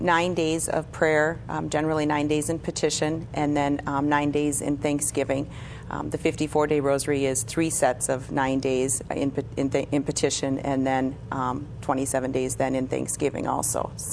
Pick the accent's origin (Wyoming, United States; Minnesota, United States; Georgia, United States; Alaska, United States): Minnesota, United States; St. Cloud; I was born and raised in St. Cloud, Minnesota.